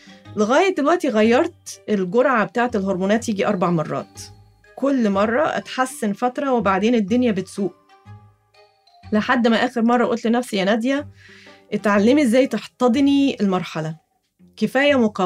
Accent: Egypt; وأنا كمصرية أصيلة ما عملتش حساب المستقبل إطلاقاً

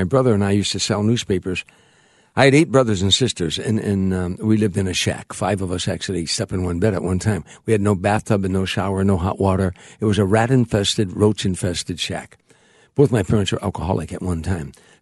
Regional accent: Chicago, Illinois, United States; You know, that we're from Chicago. In Chicago, it snows, it rains, it sleets.

